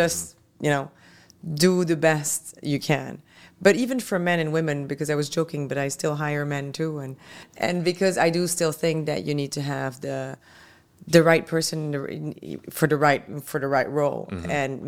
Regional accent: Belgium; I come from Belgium, as we started off, tiny country.

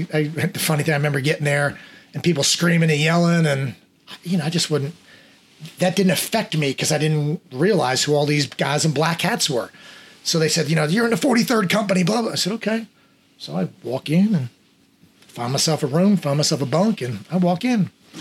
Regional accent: United States; also born or lived in Panama; So I was born down there, spent 2 years, and we came back to the States.

